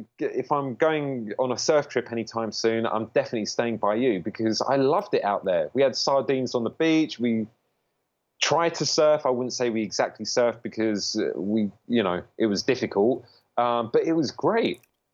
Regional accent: United Kingdom; accent: British; now in New York, United States; No one really thinks too much about my British accent, I have to say.

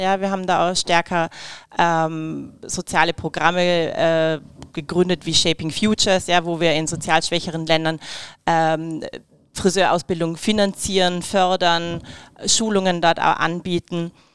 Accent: Austria; moved away as an adult; now in Germany; Man hört es wahrscheinlich dann auch, ich komme nicht gebürtig aus Deutschland, sondern aus Österreich, lebe aber schon über 12 Jahre hier.

